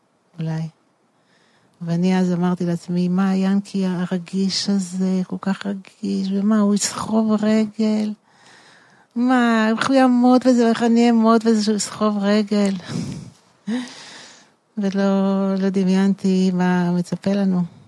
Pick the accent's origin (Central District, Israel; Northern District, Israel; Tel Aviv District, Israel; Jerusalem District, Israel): Tel Aviv District, Israel; Tel Aviv; אני גדלתי בתל אביב ביד אליהו